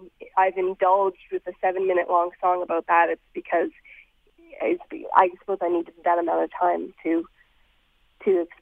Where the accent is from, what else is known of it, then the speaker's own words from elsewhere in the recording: Bowen Island, British Columbia, Canada; Where I grew up on Bowen Island, as I've explained, it was extremely idyllic.